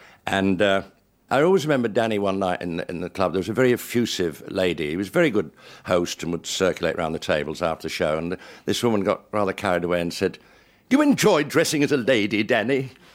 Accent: Leeds, Yorkshire and the Humber, United Kingdom; born there; But I was born in Leeds in 1900 typing era.

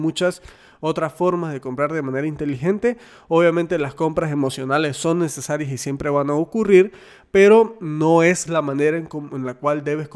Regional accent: Tovar, Mérida, Venezuela; yo soy de Venezuela, Tobar, Estado Mérida, Venezuela, y Tobar es un pueblito muy pequeño

